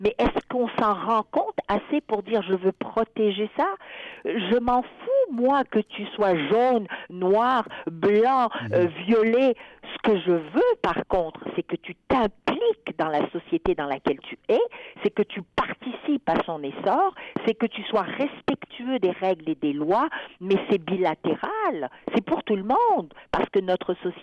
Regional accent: Quebec, Canada; en tant que Québécois, je vais pouvoir donc faire la promotion de ce livre à partir du mois de mars à l'international.

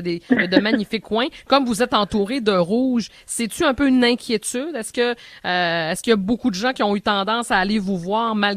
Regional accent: Quebec, Canada; On s'en va faire un tour dans ma région d'origine au Saguenay

